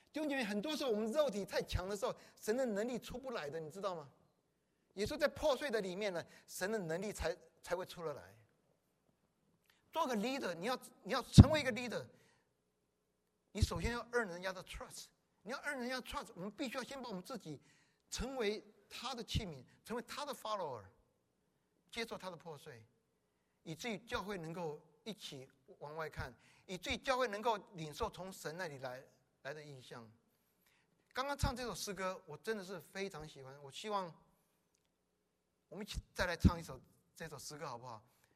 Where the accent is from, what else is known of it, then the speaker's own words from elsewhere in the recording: Shandong, China; 我是山东人，我 temper 非常 short， 很急的人